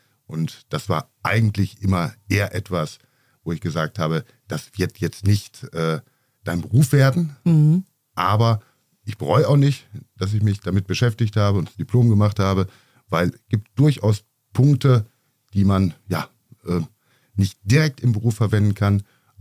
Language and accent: German; Bielefeld, North Rhine-Westphalia, Germany; born there; Wir kommen beide gebürtig aus Bielefeld in Ostwestfalen.